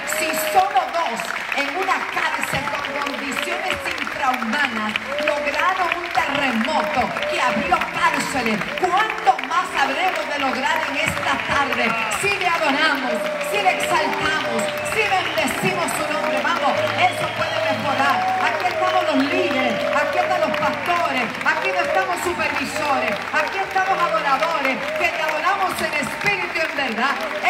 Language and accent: Spanish; Puerto Rico; Yo soy del Caribe. Soy boricua, puertorriqueño. Allí hay músicos, salsa, merengue